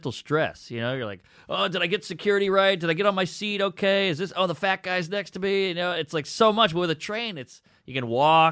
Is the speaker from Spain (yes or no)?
no; United States; And as an American, you're like exotic and I had a show